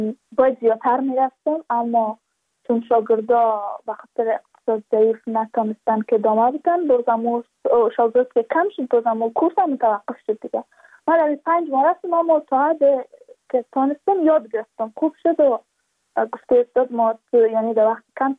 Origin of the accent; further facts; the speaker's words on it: Badakhshan, Afghanistan; چون ما از بدخشان هستیم، یعنی منطقای دور دستش،